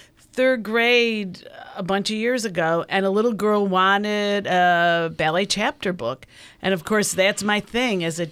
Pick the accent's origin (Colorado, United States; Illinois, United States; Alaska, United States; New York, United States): New York, United States; Buffalo; I grew up in ballet in Buffalo. That's where I grew up.